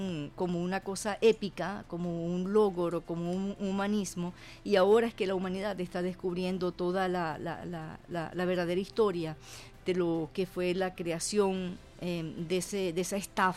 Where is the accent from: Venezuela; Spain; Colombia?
Venezuela; yo no soy 50% venezolana o 50% palestina. Yo soy 100% venezolana y yo soy 100% palestina. Yo no me integro, yo no me asimilo, yo soy un sincretismo latino-árabe, venezolana-palestina.